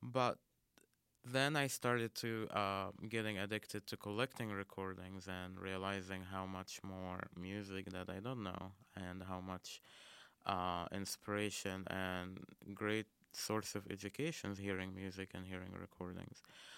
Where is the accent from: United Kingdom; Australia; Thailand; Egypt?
Egypt; Cairo, Cairo Governorate; moved away as an adult; now in United States; I am originally from Cairo, Egypt. Born and raised there till I was 21, then moved to the States.